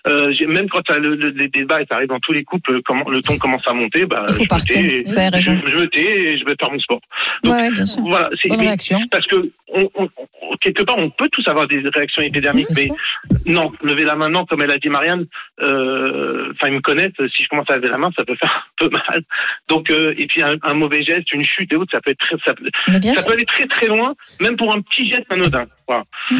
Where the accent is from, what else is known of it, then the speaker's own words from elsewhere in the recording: Marseille, Provence-Alpes-Côte d'Azur, France; surtout en tant que Marseillaise.